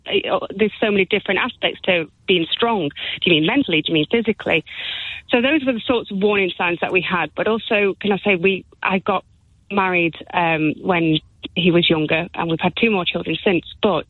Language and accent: English; Chesterfield, East Midlands, United Kingdom; From Chesterfield.